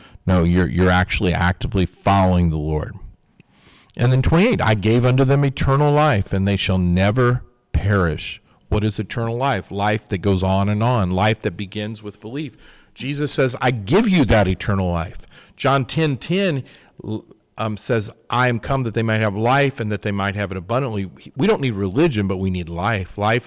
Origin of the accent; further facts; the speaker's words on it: Missouri, United States; I'm from Missouri. Show me. I don't know if you've ever heard that. Missouri is the show me state. That's where I'm from originally.